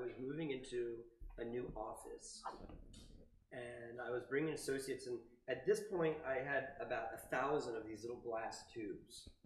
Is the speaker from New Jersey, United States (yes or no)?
yes; New Jersey, United States; now in Colorado, United States; I'm from New Jersey. I know you're saying you're from New York, so we got the East Coast vibes going.